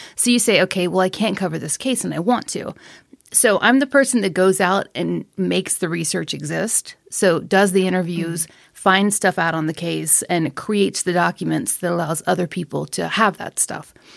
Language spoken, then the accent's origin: English; the South, United States; accent: Southern; that's my Southern accent.